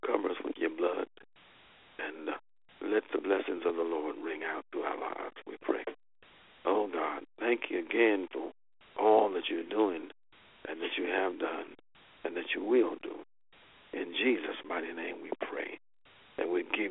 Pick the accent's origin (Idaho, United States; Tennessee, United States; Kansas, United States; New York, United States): Kansas, United States; Kansas City; born there; And I was born in Kansas City, Kansas, specifically Argentine, Kansas.